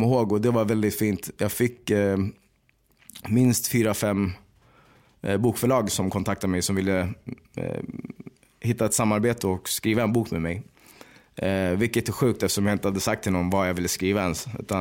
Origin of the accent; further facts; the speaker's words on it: Sweden; fan det är skitsamma vad folk tycker, jag är svensk, eller Swede som brukade säga då